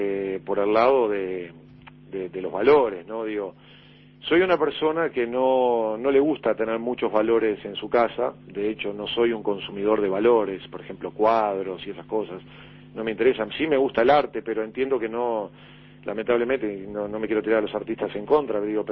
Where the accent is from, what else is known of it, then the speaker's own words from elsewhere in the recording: Uruguay; Los culpables somos todos los uruguayos.